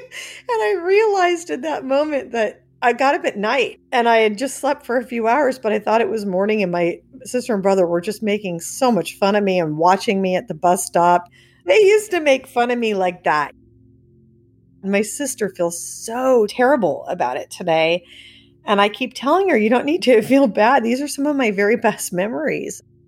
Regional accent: Orinda, California, United States; I grew up in Orinda, California, family of five, mom, dad, my sister Laura, and my brother John.

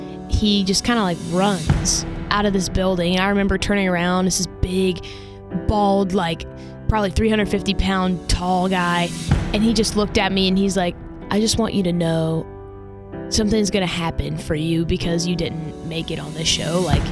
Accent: Chillicothe, Ohio, United States; also born or lived in Columbus; But I was born in Columbus, and then I grew up in Chillicothe, Waverly area, and graduated from Waverly High School.

